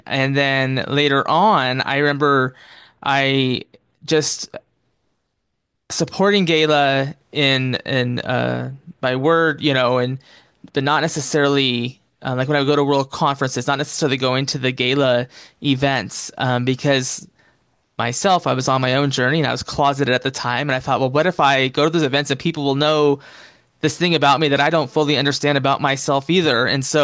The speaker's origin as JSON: {"language": "English", "region": "Washington", "country": "United States", "also_born_or_lived": "Oregon", "said": "I'm from the Northwest USA, so from the Seattle, Washington area, just north of there, and have spent most of the past 10 plus years in Oregon, where I currently reside."}